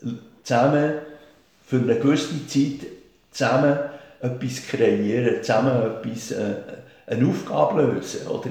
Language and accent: German; Switzerland; Am Anfang bei uns in der Schweiz war das ja, das war nicht Unterklasse, die Jazz gespielt hat, sondern das waren Leute aus der Mittelschicht.